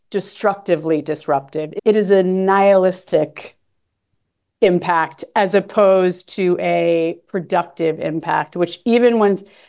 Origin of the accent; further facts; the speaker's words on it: United States; I'm American.